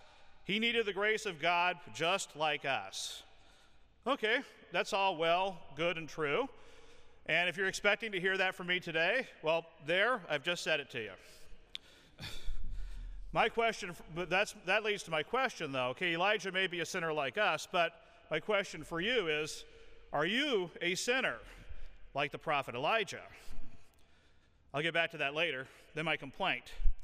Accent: United States; Now, I'm an American raised on Western films

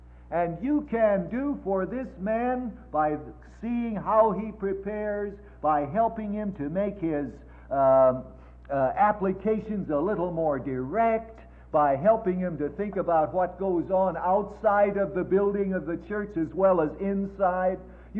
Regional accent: Colorado, United States; I'm from Colorado.

